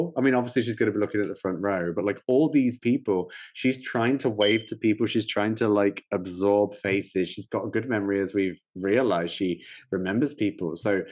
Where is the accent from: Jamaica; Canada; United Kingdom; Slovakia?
United Kingdom; England; I'm English.